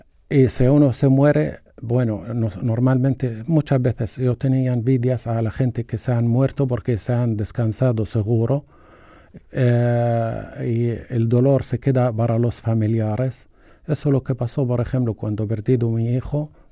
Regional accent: Gaza Strip, Palestine; mis padres se fueron echados de mi pueblo en el 48, fueron echados a Gaza. En el 77 fuera también ocupada la franja de Gaza, entonces éramos refugiados, y dentro de este refugio otra vez refugiados

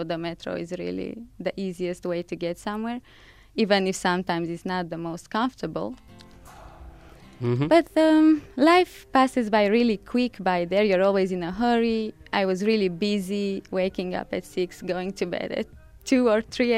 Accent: Transylvania, Romania; English is a second language; now in Bucharest, Romania; So I'm originally from Transylvania. I don't know if you heard of it, with the place with a lot of vampires

